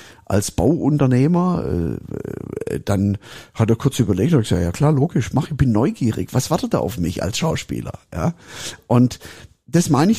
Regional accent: Stuttgart, Baden-Württemberg, Germany; accent: Swabian; Und ich bin ja letztendlich Schwabe, ich bin ja Stuttgarter, gell? An der Stelle, Schwabeländle, herzlich gegrüßt, gell? Ich kann nur Schwäbisch.

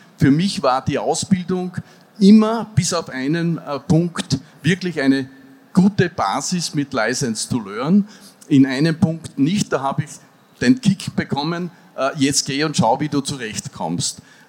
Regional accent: Krems, Lower Austria, Austria; ich komme aus Krems, Österreich.

